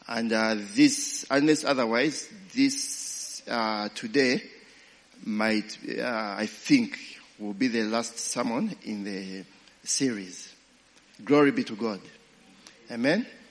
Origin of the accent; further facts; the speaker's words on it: Uganda; I come from Uganda. All right? I'm patriotic.